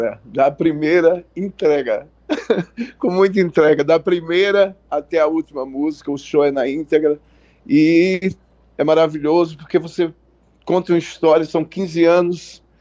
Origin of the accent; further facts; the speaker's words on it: Pernambuco, Brazil; Eu sou do interior de Pernambuco